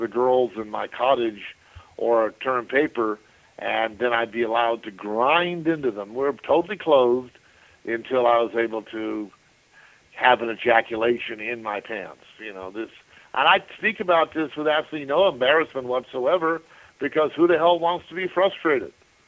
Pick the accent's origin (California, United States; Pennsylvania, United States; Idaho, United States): California, United States; Culver City; the theater I went to when I was a kid growing up in Culver City at the Vista Del Mar, the home that I lived in.